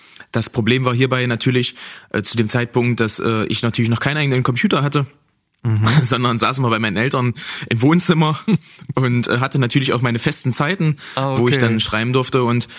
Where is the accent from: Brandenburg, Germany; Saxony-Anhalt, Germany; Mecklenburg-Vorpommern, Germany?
Saxony-Anhalt, Germany; Schönebeck; Also wir kommen beide aus Schönebeck im schönen Sachsen-Anhalt.